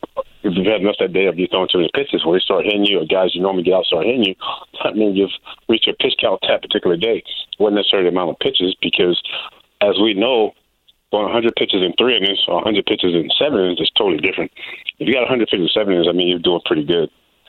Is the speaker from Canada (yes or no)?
no; Tampa, Florida, United States; Growing up in Tampa, Florida, the Reds had spring training there during the 60s and 70s, so went to a lot of spring training games, a lot of their Class A team games as well.